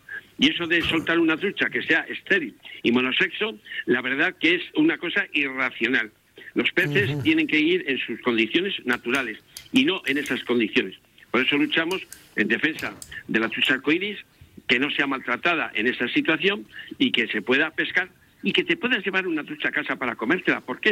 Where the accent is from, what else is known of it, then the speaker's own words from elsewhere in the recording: León, Castile and León, Spain; se crearon en León, en mi tierra